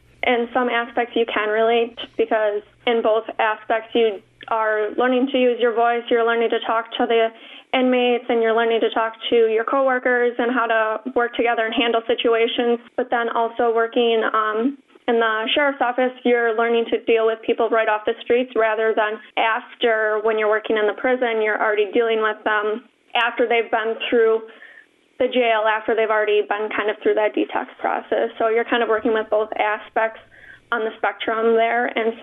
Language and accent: English; Wisconsin, United States; I grew up in Door County, so I grew up in a small town